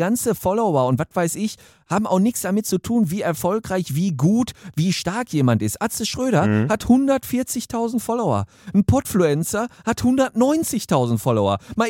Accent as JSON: {"language": "German", "region": "North Rhine-Westphalia", "country": "Germany"}